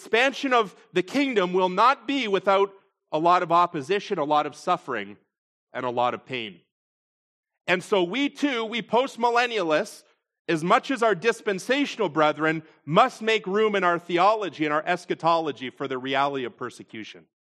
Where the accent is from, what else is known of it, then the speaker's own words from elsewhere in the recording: Fenwick, Ontario, Canada; I grew up in the public school system in the Niagara region, I can tell you. And I grew up in Fenwick, Pelham Center School, and the E.W. Farr and E.L. Crosley, local schools.